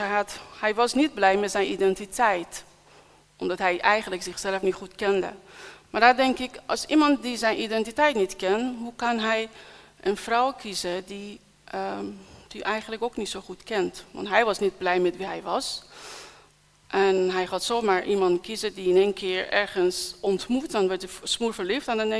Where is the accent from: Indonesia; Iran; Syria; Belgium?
Iran; Dutch is a second language; Ik kom natuurlijk uit islam en als ex-moslim hebben wij, als Iraniërs hebben wij diensten.